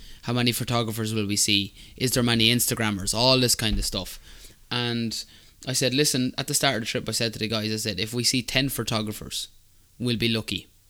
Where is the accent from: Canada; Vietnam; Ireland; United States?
Ireland; as Irish people